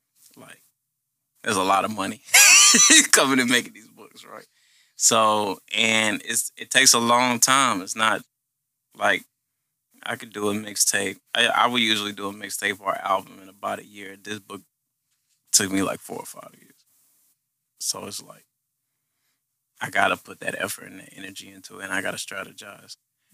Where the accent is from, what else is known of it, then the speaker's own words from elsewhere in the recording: Texas, United States; You know, I'm from Galveston County. I did some shit in Houston, but most of it was local.